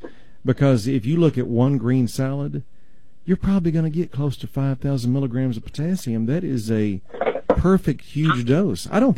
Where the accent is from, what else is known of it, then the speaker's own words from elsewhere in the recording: Texas, United States; I don't say that because I'm from Texas.